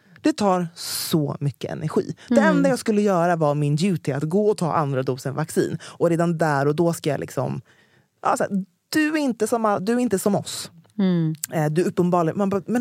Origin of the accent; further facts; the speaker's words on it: United Kingdom; accent: British; jag har den mest brittiska dialekten